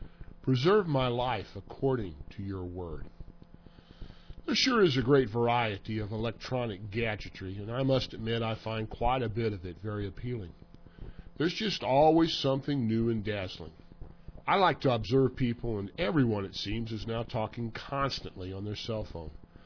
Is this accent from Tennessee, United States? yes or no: no; Missouri, United States; moved away; I suppose I do still call Missouri my home state, although I've lived in Pennsylvania now a longer period in my life than I've lived in Missouri.